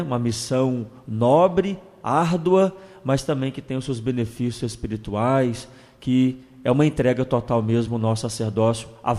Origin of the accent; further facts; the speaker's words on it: Campos dos Goytacazes, Rio de Janeiro, Brazil; eu sou natural de Campos dos Goytacazes, fui ordenado no dia 27 de dezembro de 2005